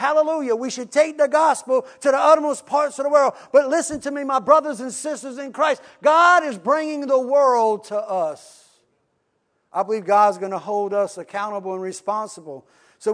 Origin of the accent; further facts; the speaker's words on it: Louisiana, United States; You see, when I first began in ministry, and I'm from South Louisiana, when I was young, you go to convenience stores or you go to hotels